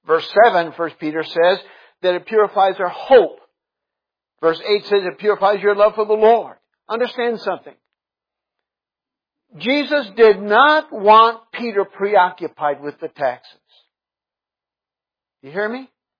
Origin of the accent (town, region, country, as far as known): Brazil; born or raised there